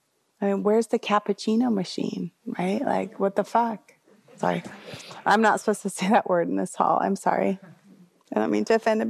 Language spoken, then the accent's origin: English; United States